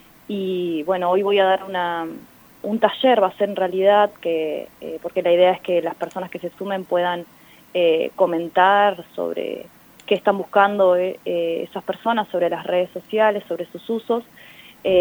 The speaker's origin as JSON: {"language": "Spanish", "town": "Chos Malal", "region": "Neuquén", "country": "Argentina", "lives_now": "Neuquén, Argentina", "said": "Bien, mira, yo soy de Chosmalal, estoy viviendo en Neuquén hace ya 8 años. Me vine a estudiar"}